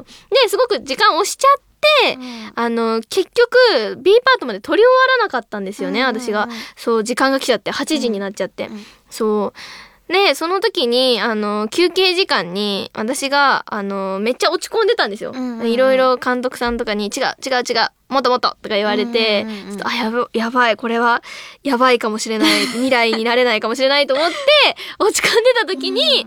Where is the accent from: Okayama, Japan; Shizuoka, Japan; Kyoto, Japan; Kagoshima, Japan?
Shizuoka, Japan; まだ私地方に住んでたので、地元の静岡に住んで